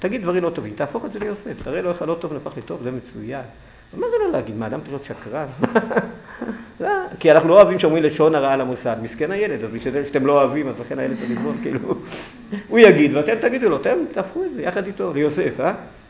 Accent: Jerusalem, Jerusalem District, Israel; לא גדלתי בזה, גדלתי בירושלים עיר הקודש

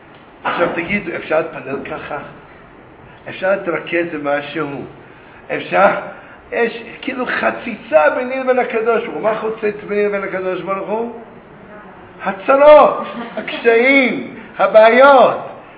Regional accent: Petah Tikva, Central District, Israel; אני גדלתי בפתח תקווה

